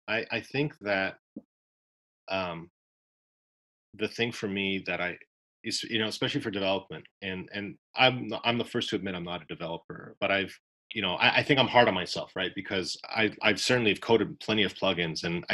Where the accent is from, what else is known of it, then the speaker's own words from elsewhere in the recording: Canada; I know I'm Canadian.